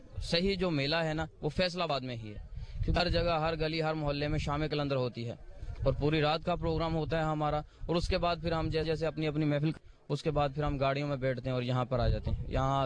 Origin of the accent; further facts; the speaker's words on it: Faisalabad, Punjab, Pakistan; تو میں فیصل آباد سے آیا, فیصل آباد کا, تو پھر میں یہاں پر آیا.